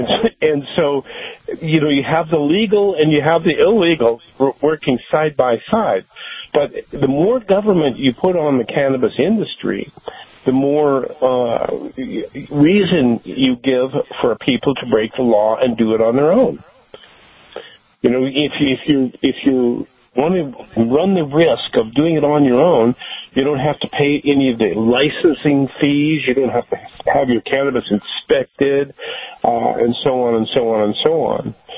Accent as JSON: {"language": "English", "town": "Santa Cruz", "region": "California", "country": "United States", "tie": "born or raised there", "said": "Here in California, we have in my hometown here in Santa Cruz, we have a real interesting conflict going on"}